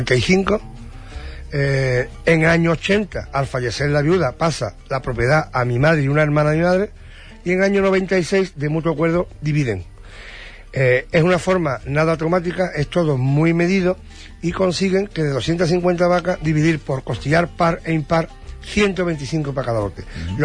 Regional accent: Rociana del Condado, Andalusia, Spain; born there; en Rociar del Condado, que es mi pueblo natal

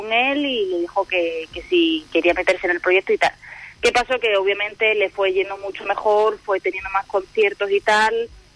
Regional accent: Andalusia, Spain; yo soy de Cádiz, bueno, soy de un pueblo de Cádiz, pero yo estudié la carrera en Sevilla.

